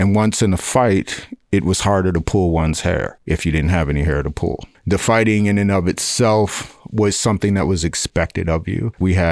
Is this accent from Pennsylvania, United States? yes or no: no; Chicago, Illinois, United States; Since I was originally from Chicago, and Chicago was one of the closest major cities